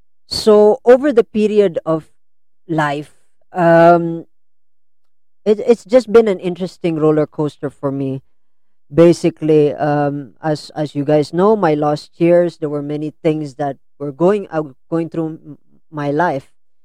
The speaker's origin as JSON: {"language": "English", "country": "Philippines", "tie": "born or raised there", "said": "Long time ago, when I grew up here in the Philippines, when I was a young kid, of course, I grew up in a very Christian-y background."}